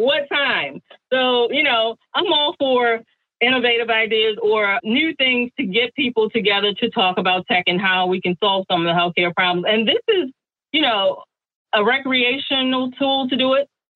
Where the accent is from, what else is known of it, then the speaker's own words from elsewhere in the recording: Maryland, United States; Joy's from Baja, Mexico, and I'm coming from the East Coast, Maryland.